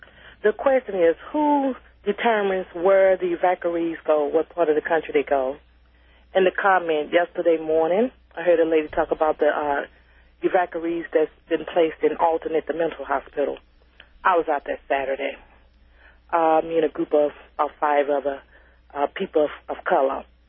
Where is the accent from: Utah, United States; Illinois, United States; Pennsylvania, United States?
Illinois, United States; East St. Louis; I'm from East St. Louis.